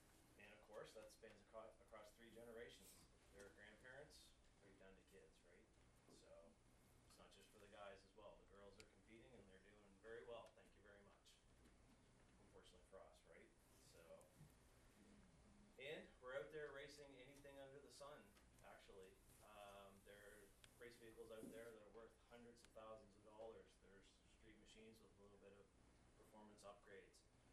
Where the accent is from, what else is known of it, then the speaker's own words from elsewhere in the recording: Waverley, Nova Scotia, Canada; I'm from Waverly, Nova Scotia, 2135 Waverly Road.